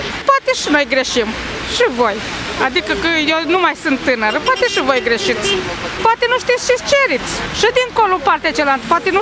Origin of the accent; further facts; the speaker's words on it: Coada Vacii, Romania; Nu lucrez, sunt la țară. Eu sunt de la Coada Vacii.